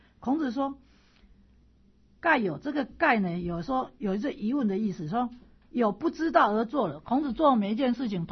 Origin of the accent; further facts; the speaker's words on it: Taipei, Taiwan; 尤其是我们住在台北长大的人，就怂哎，哇，小鸡好可爱